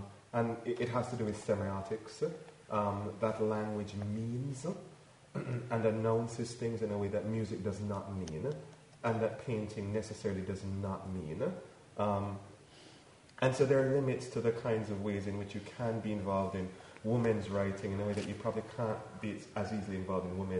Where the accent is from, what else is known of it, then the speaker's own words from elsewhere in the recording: Jamaica; That in being a Jamaican writer, I am necessarily lesser than a world writer